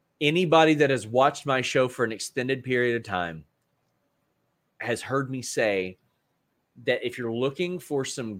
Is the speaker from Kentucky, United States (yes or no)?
yes; Kentucky, United States; Well, hey, welcome, fellow Kentuckian.